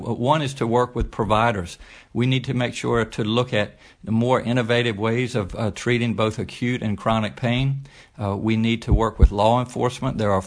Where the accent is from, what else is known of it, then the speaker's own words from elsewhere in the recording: Virginia, United States; I'm proud to be a Virginian. You know, I grew up on Virginia's Eastern Shore on a small farm.